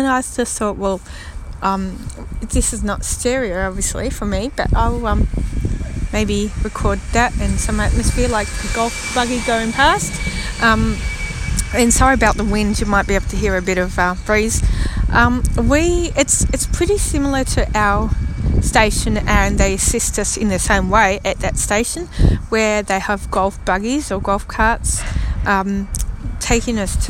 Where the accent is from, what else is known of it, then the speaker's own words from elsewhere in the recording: Melbourne, Victoria, Australia; I'm from Australia, actually.